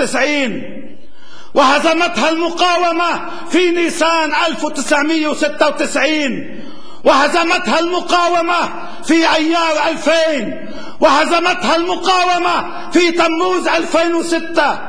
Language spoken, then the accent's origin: Arabic; Lebanon; على بلدنا لبنان